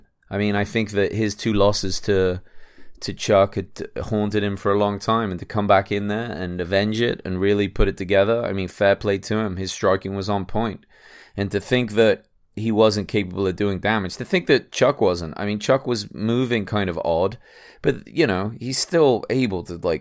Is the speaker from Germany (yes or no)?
no; England, United Kingdom; Maybe that's because I'm English. We have chips.